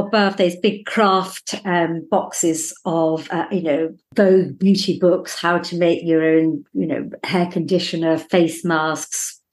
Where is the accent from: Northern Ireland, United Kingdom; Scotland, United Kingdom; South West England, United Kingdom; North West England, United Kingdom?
North West England, United Kingdom; Bowden; So, I'm actually from Cheshire, a very, very small village in the middle of nowhere called Bowden. That's two pubs and a church.